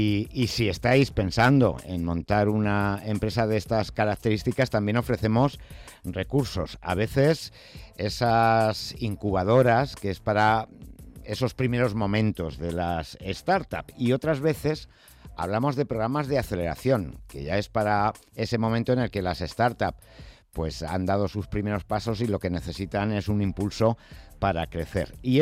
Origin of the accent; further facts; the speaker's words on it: Madrid, Community of Madrid, Spain; Que sepas que yo soy de Vicálvaro, o sea que a ver lo que me vas a contar de mi barrio.